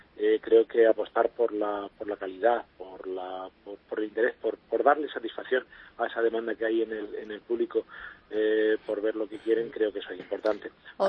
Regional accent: Huelva, Andalusia, Spain; nosotros somos de Huelva, conocemos creo que a la afición y a la plaza muy bien.

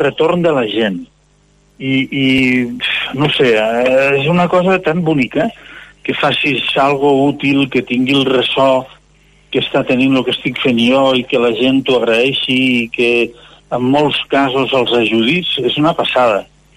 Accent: Lleida, Catalonia, Spain

